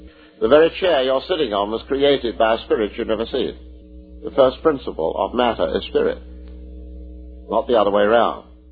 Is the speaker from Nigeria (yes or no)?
no; Canada; let me say this as a Canadian, but I'm a North American too.